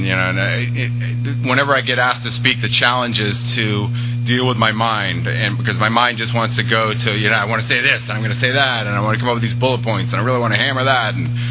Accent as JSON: {"language": "English", "region": "Massachusetts", "country": "United States", "tie": "born or raised there", "said": "But so I grew up outside of Boston"}